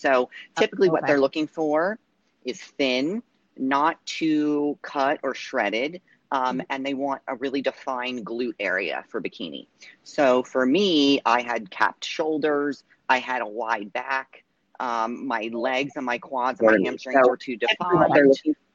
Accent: New Jersey, United States; I grew up in South Jersey, played sports my whole life

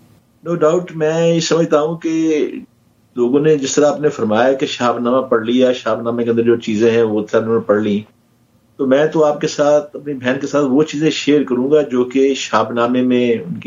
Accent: Pakistan; born there; اور میری والدہ کیونکہ ہجرت پاکستان کرتے ہوئے بہت دکھ صدمہ سہ کے آ چکی تھی پاکستان کے اندر, اور ایک کمرے کا مکان کرائے کا ہمارے پاس موجود تھا جس میں میری پیدائش ہوئی

